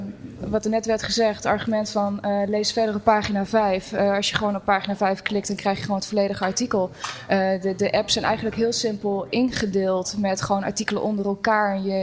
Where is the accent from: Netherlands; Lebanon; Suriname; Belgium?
Netherlands; Ik heb zelf totaal geen ervaring met Belgische kranten. Ik kom uit Nederland.